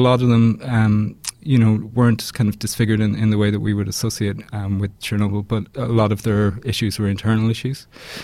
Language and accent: English; Ireland; So I'm from Ireland.